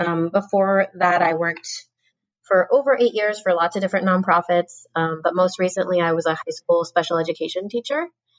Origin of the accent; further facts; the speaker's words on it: Texas, United States; I'm born and raised in Texas. I don't tend to use Chicana. I think a lot of that is because my dad was an immigrant himself